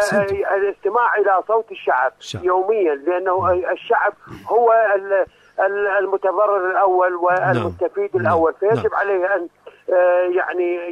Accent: Iraq; يعني أنا كمواطن عراقي أستطيع أن أتحفز إلى انتخابات أخرى

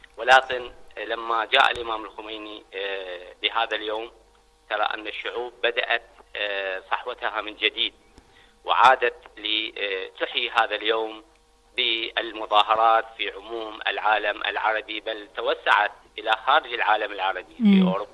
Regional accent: Iraq; أنا عراقي الآن، أعتز بعراقيتي وهويتي وبلدي، ولا أقبل أحد أن يعتدي على بلدي.

